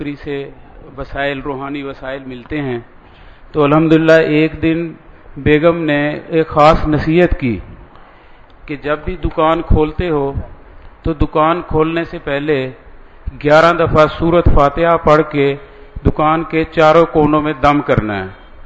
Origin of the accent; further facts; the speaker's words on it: Lahore, Punjab, Pakistan; اور میں یہیں لاہور کا رہنے والا ہوں.